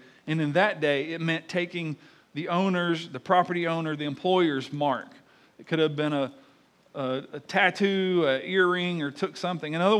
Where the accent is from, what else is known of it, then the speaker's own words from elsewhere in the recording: the South, United States; accent: southern; because we grew up in the South.